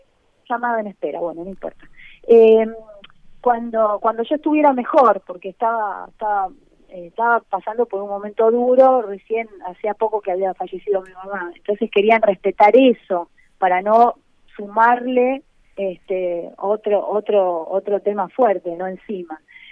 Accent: Wilde, Buenos Aires Province, Argentina; born there; le preguntaba de que nací en Wilde

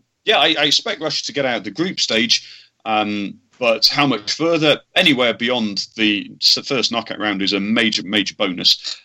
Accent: England, United Kingdom; I'm an Englishman and I've grown up on a diet of over exuberance at tournaments, expectation going way out of control.

